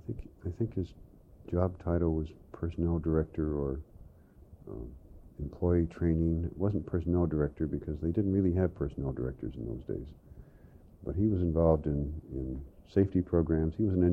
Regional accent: Batavia, Illinois, United States; also born or lived in Chicago; Okay, I was born in Chicago, 1922, and lived in Chicago for, some first and second grade, I think. And then in 1930, we moved out to a western suburb called Batavia in the Fox River Valley.

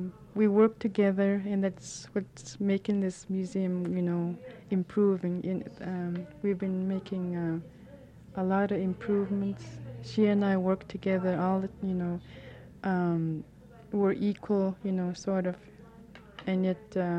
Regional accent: Tununak, Alaska, United States; I'm originally from Tununuk, living here now since I got this job.

